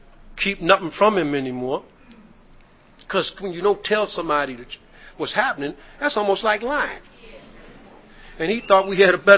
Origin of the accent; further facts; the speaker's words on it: Maryland, United States; born there; Of course, I was born in Maryland, but our family is from the South.